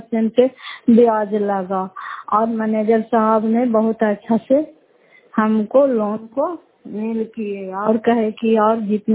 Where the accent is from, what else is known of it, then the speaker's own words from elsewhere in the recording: Fatehpur, Bihar, India; घर फतेहपुर, पंचायत मकरौता, जिला नालंदा, कराचकरा ब्लॉक की निवासी हूँ।